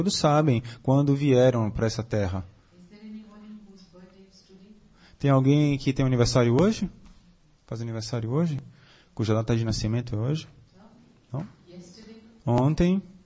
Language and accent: Portuguese; Russia; now in Brazil; Eu vim da Rússia direto para cá. Lá é frio na Rússia, sempre frio.